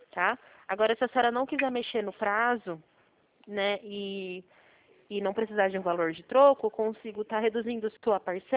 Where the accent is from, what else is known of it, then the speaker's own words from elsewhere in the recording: Presidente Prudente, São Paulo, Brazil; daqui de Presidente Prudente.